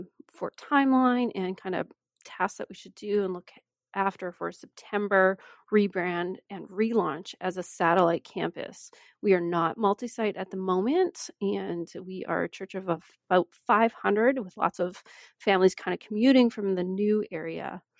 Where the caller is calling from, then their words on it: Ontario, Canada; I'm phoning from Canada, just south of Ottawa